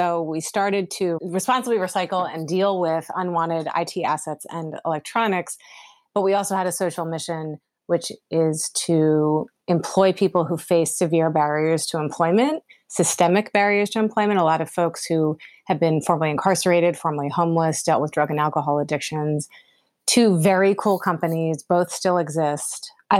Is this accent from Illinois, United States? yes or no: no; Pennsylvania, United States; also born or lived in Los Angeles; So I'm quarantined here in Pennsylvania. I'm from Pennsylvania originally. I went to school in New York, and then I headed out to LA in the year 2000 and had a rollicking time there for 17 years